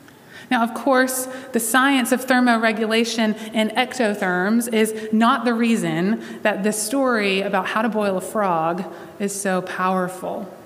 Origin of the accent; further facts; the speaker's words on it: the South, United States; As a Southerner myself, I have to confess that I heard this story a lot growing up